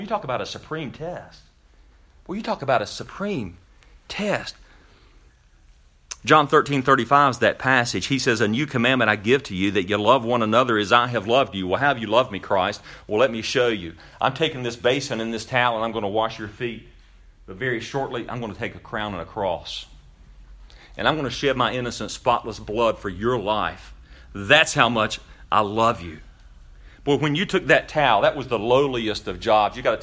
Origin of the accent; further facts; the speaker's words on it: United States; I struggle with it because I'm an American.